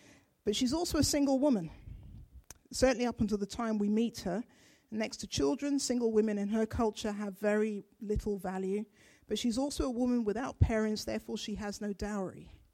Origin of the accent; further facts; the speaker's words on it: Ghana; born there; I was born in Ghana in West Africa.